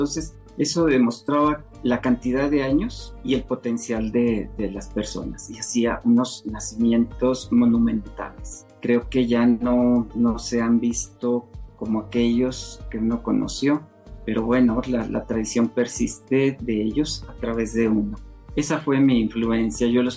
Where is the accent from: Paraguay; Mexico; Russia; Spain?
Mexico; Salamanca, Guanajuato; Yo soy de Salamanca, Guanajuato, reconocida por la tradición de los nacimientos de cera.